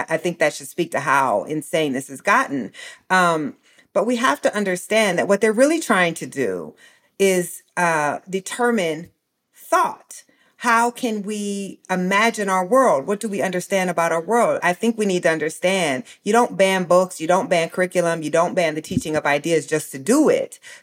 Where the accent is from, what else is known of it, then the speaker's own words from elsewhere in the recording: Iowa, United States; even my home state of Iowa, which was known nationally as the crown jewel of education, right? We all grew up taking the Iowa Test of Basic Skills